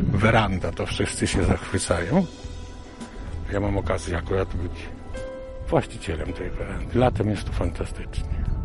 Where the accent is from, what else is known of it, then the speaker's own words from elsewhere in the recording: Reszel, Warmian-Masurian Voivodeship, Poland; born there; Poprzednio mieszkałem na ulicy Rejmonta. Urodziłem się w Reszlu w 1946.